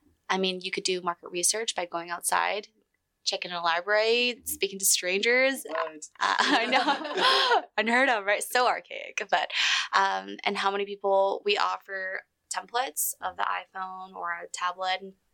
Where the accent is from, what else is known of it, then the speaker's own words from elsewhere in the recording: Vancouver, British Columbia, Canada; English is a second language; also born or lived in Vietnam; had it not been for me growing up in Vancouver